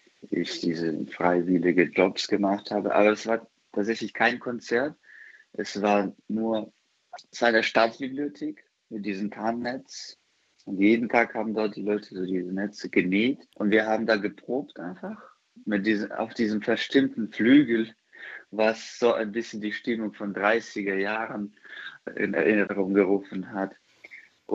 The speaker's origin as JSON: {"language": "German", "country": "Ukraine", "said": "ich bin Ukrainer"}